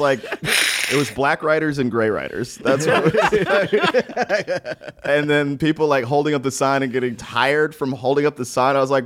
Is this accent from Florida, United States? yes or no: no; Texas, United States; Like, yes, because I'm not from New York, so I'm able to kind of chill her out, which is great. Mm-hmm. And she loves that about me. But being from Texas, big personality, so it kind of works.